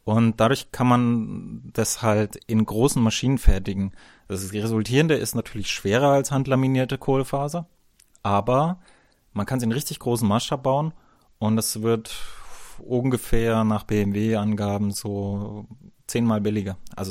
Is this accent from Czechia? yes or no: no; Bavaria, Germany; Bin ja ein Bayer, muss immer ein bisschen Werbung machen für mein Heimatland bei euch Deutschen.